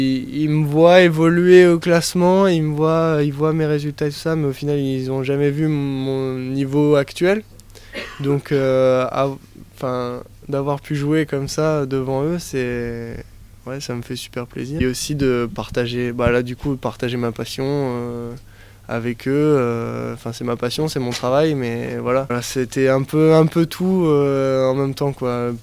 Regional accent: Rennes, Brittany, France; ici chez moi à Rennes

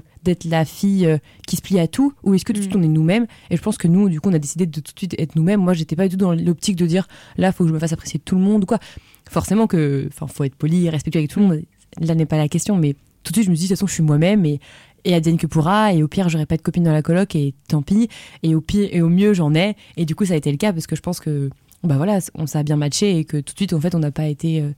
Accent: Pays de la Loire, France; parce que moi, je viens de Vendée.

